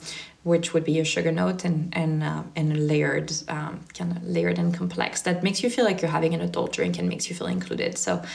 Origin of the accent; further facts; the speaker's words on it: France; I'm from France.